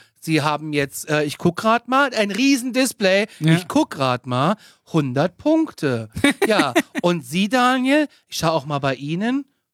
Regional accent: Kassel, Hesse, Germany; bei uns in Kassel

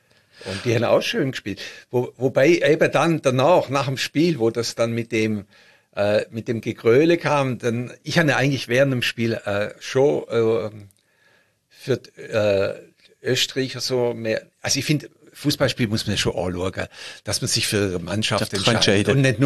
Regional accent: Stuttgart, Baden-Württemberg, Germany; Genau, in Stuttgart, meiner Heimatstadt.

